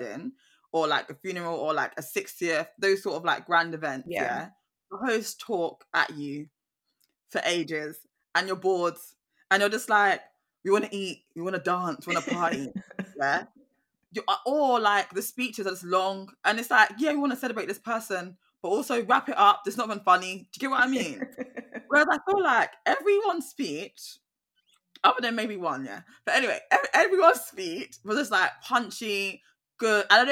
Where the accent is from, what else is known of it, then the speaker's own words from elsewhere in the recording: United Kingdom; especially because we're British coming over, yeah?